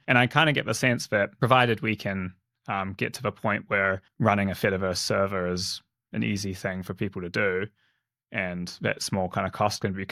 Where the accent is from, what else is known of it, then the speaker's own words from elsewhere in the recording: Canada; Yeah, I'm Canadian.